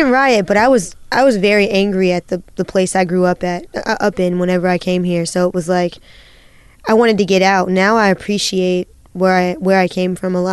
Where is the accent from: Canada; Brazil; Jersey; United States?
United States; Canton, Ohio; Yeah, I'm from Ohio. I'm from Canton, Ohio.